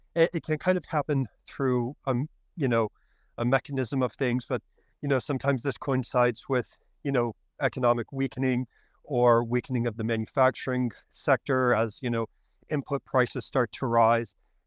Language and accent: English; United States; now in Toronto, California, United States; Currently, also still located in Toronto, but I'm from the States.